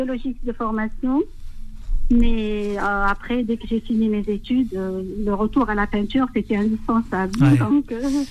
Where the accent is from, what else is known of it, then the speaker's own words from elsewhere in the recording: Algiers, Algiers Province, Algeria; je suis née à Alger, j'ai grandi à Alger Centre.